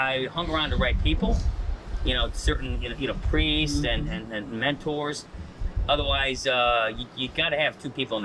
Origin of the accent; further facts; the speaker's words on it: Chicago, Illinois, United States; I grew up in Chicago.